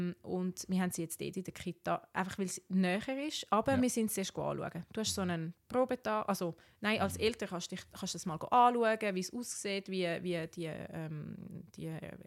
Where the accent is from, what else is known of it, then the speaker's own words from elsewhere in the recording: Zurich, Switzerland; Also ich bin ja ursprünglich aus Zürich. Ich weiß, man hört es vielleicht.